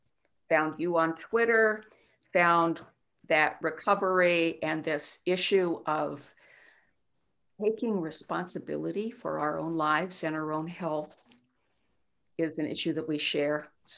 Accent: Loveland, Colorado, United States; I grew up in Loveland, Colorado. I was the oldest of six kids

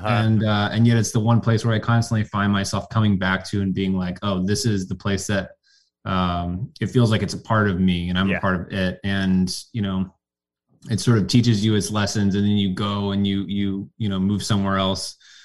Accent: Tennessee, United States; born there; I mean, being in that part of the Blue Ridge, I was born in East Tennessee.

